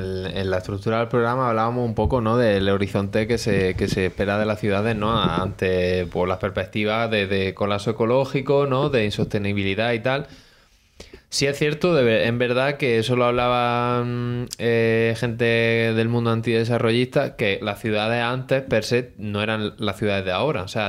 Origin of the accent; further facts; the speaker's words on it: Andalusia, Spain; Mi pueblo de Granada tiene 10.000 habitantes y funciona como una ciudad pequeña.